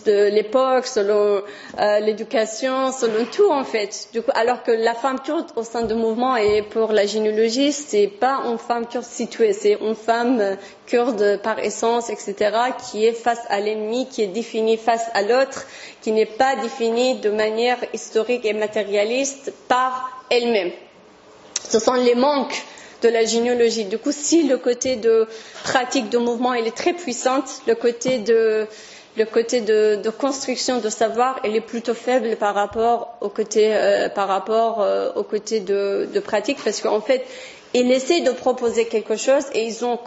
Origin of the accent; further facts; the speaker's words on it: Kurdistan, Iran; French is a second language; quand je viens de Kurdistan, de l'Iran